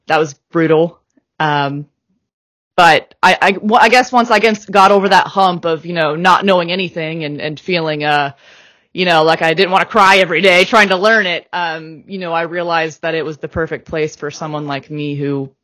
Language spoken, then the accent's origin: English; Raleigh, North Carolina, United States; Oh, I'm from Raleigh-Durham, North Carolina, USA.